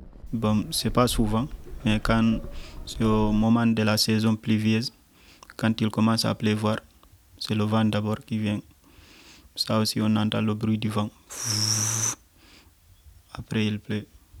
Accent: Djinkan, Labé Region, Guinea; je suis guinéen, ma préfecture c'est l'Elouma et mon village c'est Djinkan.

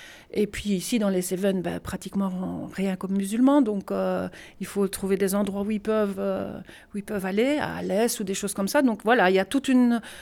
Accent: Belgium; now in Vialas, France; je vis ici depuis 8 ans. Voilà, je suis belge.

